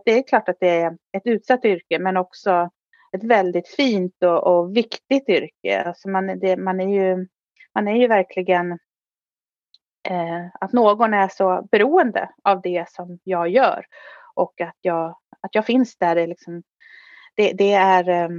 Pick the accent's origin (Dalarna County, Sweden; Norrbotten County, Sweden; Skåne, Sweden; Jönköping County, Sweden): Dalarna County, Sweden; also born or lived in Stockholm; jag har ju växt upp där, även om jag från början faktiskt är från Stockholm. Jag är född i Stockholm, men min mamma flyttade upp till Dalarna när jag var 11-12 år. Så sedan dess har jag bott där uppe.